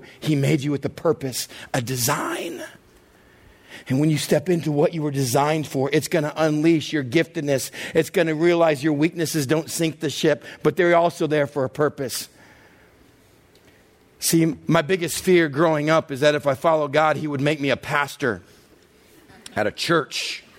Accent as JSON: {"language": "English", "region": "Texas", "country": "United States", "tie": "born or raised there", "said": "And I grew up in Texas, so you know what team I wanted to play for."}